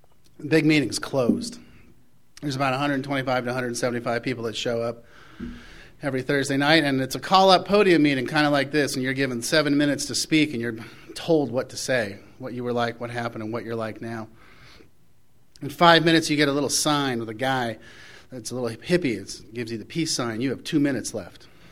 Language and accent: English; Palo Alto, California, United States; I grew up in Palo Alto. You know, my mom and dad moved there because they wanted their kids to go to good schools and live in a good town